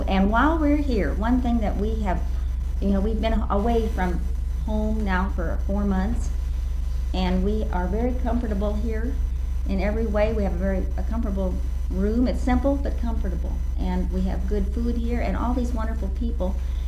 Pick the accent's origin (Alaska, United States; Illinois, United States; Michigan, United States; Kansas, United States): Kansas, United States; We're from Kansas.